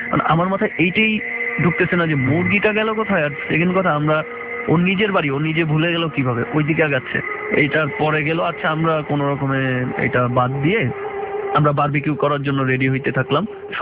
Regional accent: Dhaka, Dhaka Division, Bangladesh; ঢাকার ছেলে গ্রামের পথে, হচ্ছে একটু টেনশনে পড়ে গেলাম।

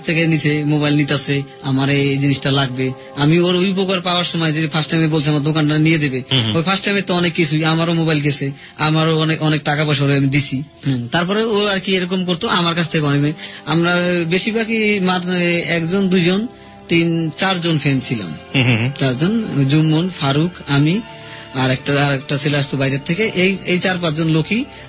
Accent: Dhaka, Dhaka Division, Bangladesh; আমরা তাহলে এত ছোটতে বড় হয়েছি ঢাকা শহর

